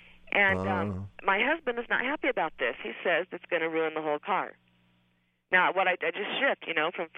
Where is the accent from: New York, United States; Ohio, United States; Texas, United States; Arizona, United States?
Arizona, United States; Phoenix